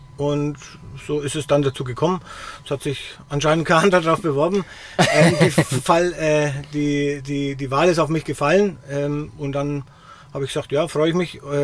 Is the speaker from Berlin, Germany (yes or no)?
no; Kösten, Bavaria, Germany; also ich bin selbst aus Kösten. Ist bei Lichtenfels ein kleines Dorf.